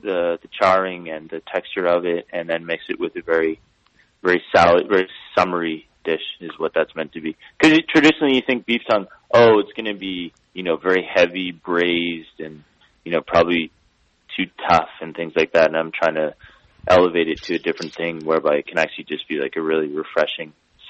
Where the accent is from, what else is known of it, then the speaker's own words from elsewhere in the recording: Nova Scotia, Canada; growing up in Nova Scotia, we have the good ones up there.